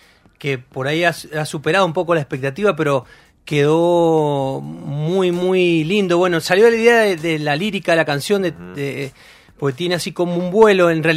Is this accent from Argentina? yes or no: yes; Mendoza, Argentina; buscamos así como mendocino, dijimos no, tenemos que ir bien alto